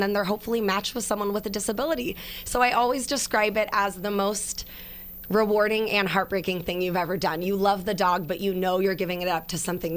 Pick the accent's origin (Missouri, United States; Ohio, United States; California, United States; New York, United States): California, United States; Santa Rosa; I'm born and raised in Santa Rosa